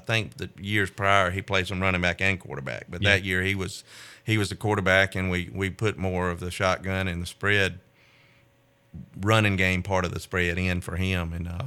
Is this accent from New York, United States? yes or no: no; Tallahassee, Florida, United States; told him I was from Tallahassee.